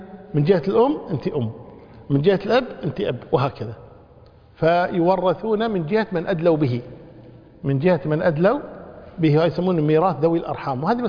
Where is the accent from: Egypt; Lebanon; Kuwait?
Kuwait; يمكن حنا عندنا بالكويت بنعمل الحمد لله